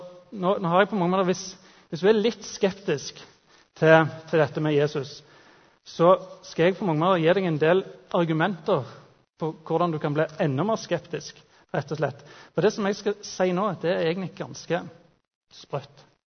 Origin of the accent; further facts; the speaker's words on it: Jørpeland, Rogaland, Norway; For å si sånn, en gang i forrige årtusen så vokste jeg opp på Jørpeland.